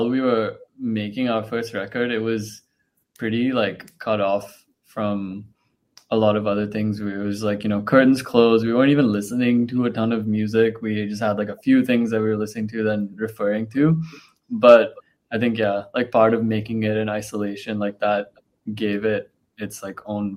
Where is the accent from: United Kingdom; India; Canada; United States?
India; Mumbai, Maharashtra; I'm one half of … I grew up in Bombay.